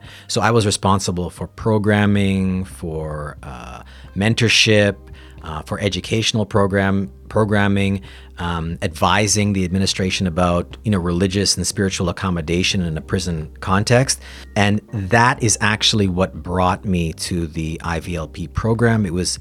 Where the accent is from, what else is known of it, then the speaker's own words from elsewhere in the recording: Winnipeg, Manitoba, Canada; born there; Well, I was born in Winnipeg, Manitoba. My mother and father are from Jamaica. I was the first of four siblings who were actually born in Canada.